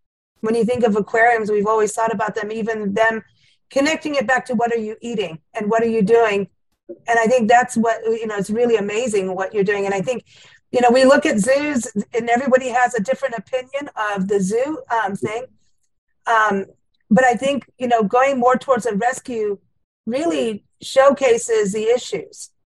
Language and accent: English; South Africa; also born or lived in Kenya; I grew up in South Africa and Kenya